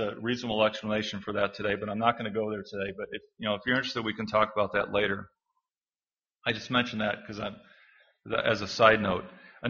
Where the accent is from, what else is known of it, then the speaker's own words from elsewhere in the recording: Wisconsin, United States; I'm from Wisconsin, so that's great.